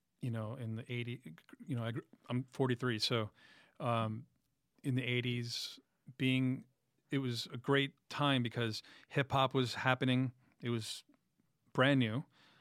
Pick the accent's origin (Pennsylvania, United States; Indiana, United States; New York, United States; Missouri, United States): New York, United States; Queens; Queens and Brooklyn, we're obnoxious because we always tell you within a few minutes of meeting you, like, I'm from Queens.